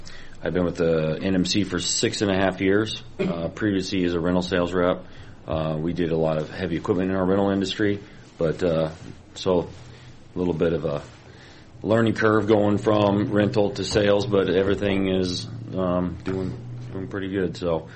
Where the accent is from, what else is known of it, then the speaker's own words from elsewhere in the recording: Holdrege, Nebraska, United States; We grew up together in Holdridge.